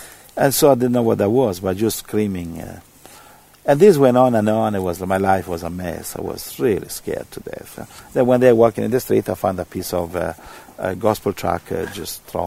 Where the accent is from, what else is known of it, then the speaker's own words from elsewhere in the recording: Italy; I was from Italy.